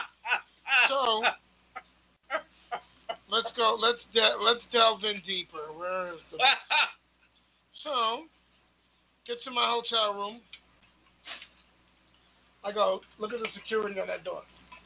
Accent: Bronx, New York, United States; All right, you can just tell I'm not from here. I'm from out of town, nigga. I'm from the Bronx, folks.

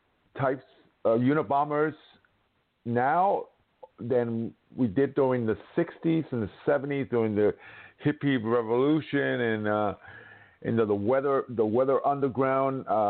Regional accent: New York City, New York, United States; I'm from New York City, and what was his name?

